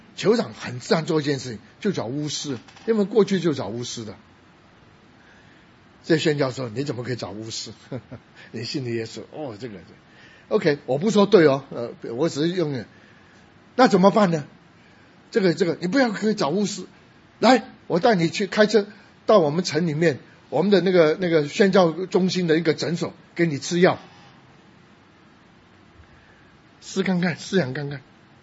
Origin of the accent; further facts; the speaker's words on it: China; 那突然看到我是中国人